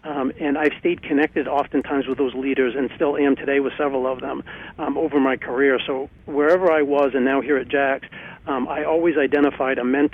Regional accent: Maine, United States; born there; I was born in Maine, I lived in Maine, and they'll probably bury me here.

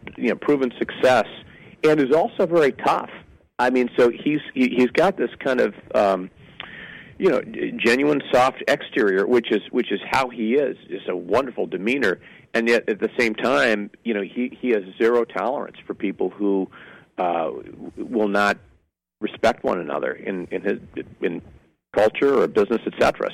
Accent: Detroit, Michigan, United States; I came from the Detroit area. I had a front row seat kind of watching the transformation of Ford and so forth.

